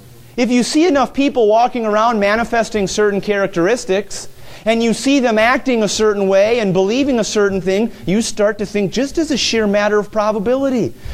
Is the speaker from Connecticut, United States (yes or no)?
no; Mahtomedi, Minnesota, United States; for me growing up in Matamidi, the town next door was White Bear Lake. We'd play White Bear Lake in tennis.